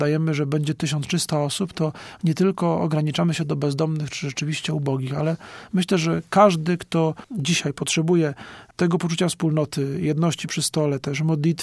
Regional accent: Poznań, Greater Poland Voivodeship, Poland; pochodzę z Poznania

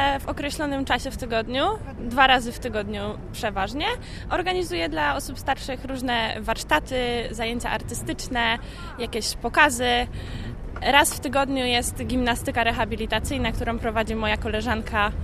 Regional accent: Radzewo, Greater Poland Voivodeship, Poland; Ja jestem z małej miejscowości koło Kórnika, Radzewo.

